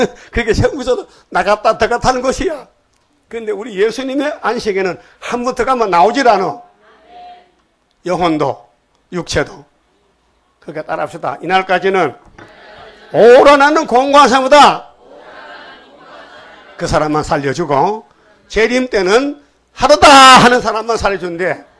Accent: North Gyeongsang, South Korea; 나는 경상북도에서 왔고

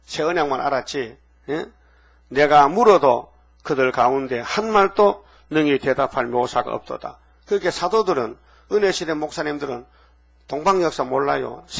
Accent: Uiseong, North Gyeongsang, South Korea; 나는 경상북도 의성에서 왔어요.

